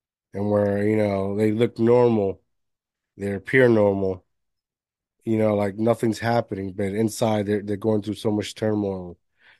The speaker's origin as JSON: {"language": "English", "country": "Puerto Rico", "tie": "born or raised there", "said": "I grew up in and I was born here, but I grew up in Puerto Rico in an island with my grandparents, and they owned the bar."}